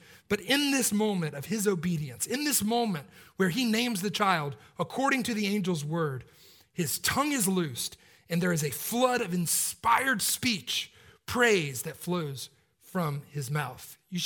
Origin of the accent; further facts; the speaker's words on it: Atlanta, Georgia, United States; I grew up in Atlanta, as y'all know